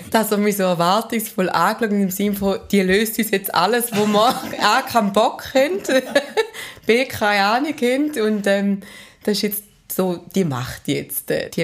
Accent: Frauenfeld, Thurgau, Switzerland; Ich bin in Frauenfeld aufgewachsen

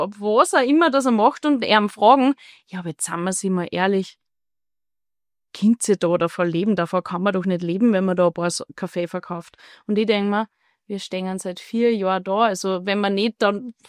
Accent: Leonding, Upper Austria, Austria; Genau, es gehört so zwei Bereiche von Leonding. Also wir sind halt am Hatterplateau aufgewachsen.

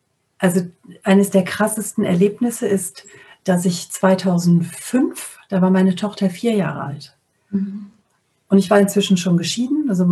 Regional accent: North Rhine-Westphalia, Germany; Also ich bin am Niederrhein aufgewachsen und habe zu dem Zeitpunkt in der Nähe von Moers, Duisburg gewohnt

